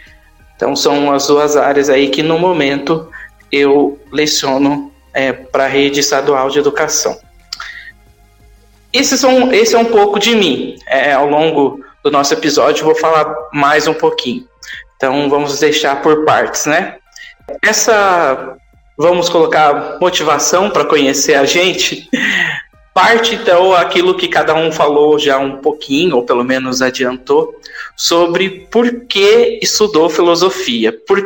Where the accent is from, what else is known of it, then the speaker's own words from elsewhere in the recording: São José dos Campos, São Paulo, Brazil; hoje estou com 28, em breve faço 29. Sou de São José dos Campos, região metropolitana de São Paulo.